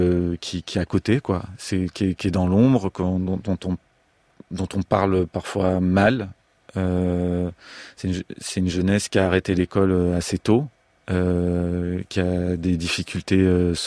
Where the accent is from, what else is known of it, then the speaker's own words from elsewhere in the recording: Marseille, Provence-Alpes-Côte d'Azur, France; moi, je viens de Marseille, donc déjà, je connais déjà du monde.